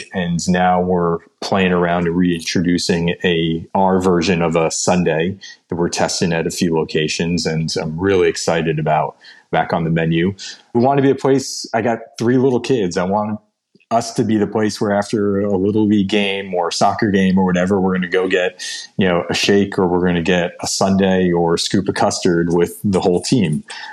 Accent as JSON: {"language": "English", "region": "New Jersey", "country": "United States", "said": "except if you're in New Jersey like I am because of our liquor laws here. And I can't do that in my home state"}